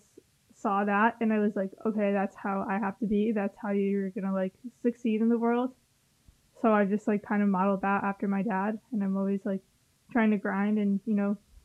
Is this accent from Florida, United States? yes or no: no; Prospect, Connecticut, United States; I'm from Prospect, Connecticut. It's a small town near Waterbury. It's really next to Waterbury, but I usually just say in the New Haven area because nobody knows Waterbury.